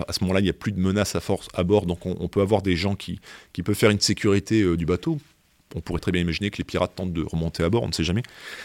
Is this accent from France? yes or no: yes; France; on est français